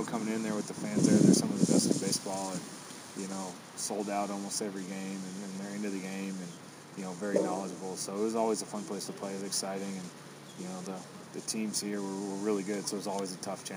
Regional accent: Houston, Texas, United States; I love sports from a young age, and I grew up in Houston. We could play, you know, just about all year round.

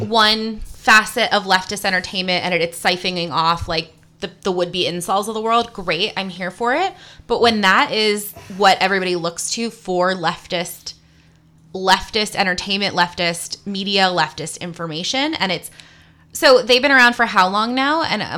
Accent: Massachusetts, United States; I grew up in Massachusetts, and like, you're that was a thing.

